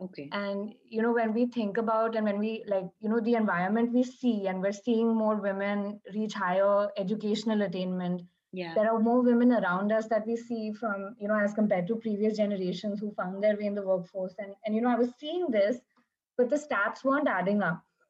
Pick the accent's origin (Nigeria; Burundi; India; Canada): India; New Delhi, Delhi; also born or lived in Bombay; I grew up in New Delhi. I've lived here pretty much all of my life. My life has been a lot of Delhi, Bombay, Delhi. So that's where I grew up.